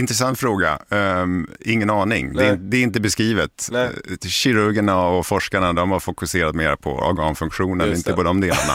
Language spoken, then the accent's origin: Swedish; Germany; Swedish is a second language; Jag är tysk i botten, så jag kanske säger fel ibland.